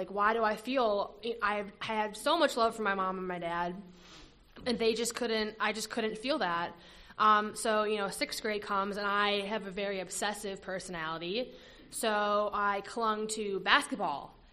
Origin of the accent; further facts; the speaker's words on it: Minnesota, United States; I'm from Minnesota, actually.